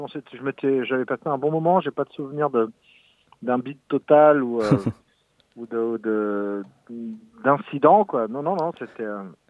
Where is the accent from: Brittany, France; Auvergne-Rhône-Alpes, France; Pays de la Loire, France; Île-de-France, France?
Brittany, France; Morlaix; Je viens de Morlaix